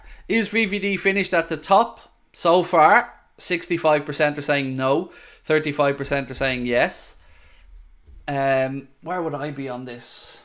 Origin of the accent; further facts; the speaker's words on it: Ireland; let alone the fact I'm Irish.